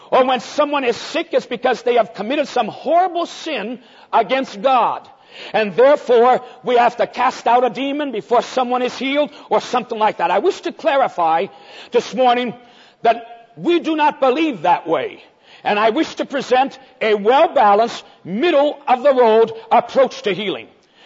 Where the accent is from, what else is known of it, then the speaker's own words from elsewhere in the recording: Brazil; I was born and raised in the Assemblies of God. My parents were missionaries in Brazil. I was raised in the country of Brazil and have exercised 36 years of ministry in that nation.